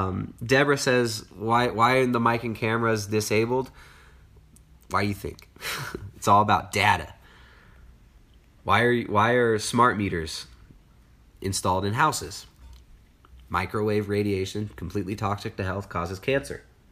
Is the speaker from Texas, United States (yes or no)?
no; California, United States; I grew up in Southern California with, you know, like when the Mexican gangbangers and stuff. So it's like my dialect is influenced by my childhood experiences, right?